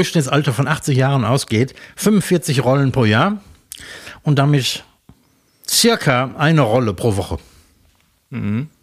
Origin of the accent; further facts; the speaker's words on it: Germany; Ja, da sind wir Deutsche sehr sparsam, würde ich sagen.